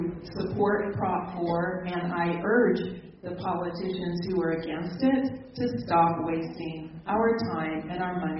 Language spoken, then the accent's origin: English; Roy, Utah, United States; I'm from Roy